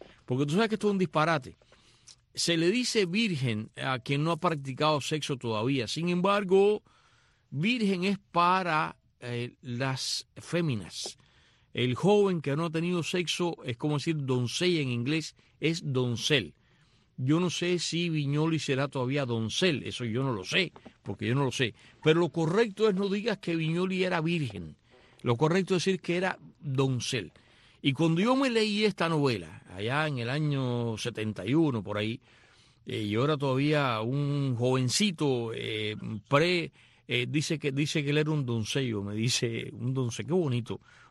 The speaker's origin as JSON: {"language": "Spanish", "country": "Cuba", "said": "Esas cosas que hacemos los cubanos"}